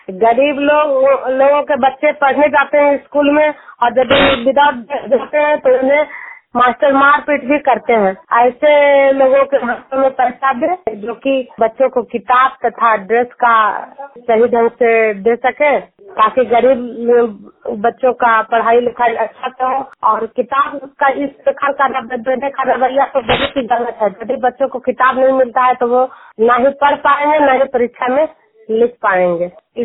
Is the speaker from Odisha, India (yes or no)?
no; Hilsa, Bihar, India; मैं नालंदा जिला हिलसा प्रखंड जुनियर गांव की निवासी हूं